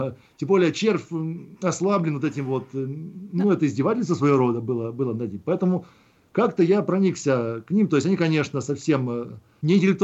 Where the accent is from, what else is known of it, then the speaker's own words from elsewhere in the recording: Kharkiv, Kharkiv Oblast, Ukraine; я из Харькова родом, из семьи военнослужащего, мы часто переезжали. То есть, но большую жизнь прожил в Харькове, большую часть своей жизни прожил в Харькове, ну, либо, как скажем так, вырос, и считаю себя харьковчанином.